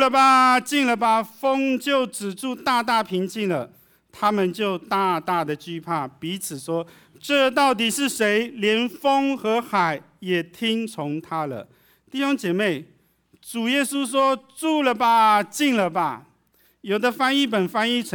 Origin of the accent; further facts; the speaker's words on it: Taiwan; 我台湾人跟人互动的所有的关系在他身上都不管用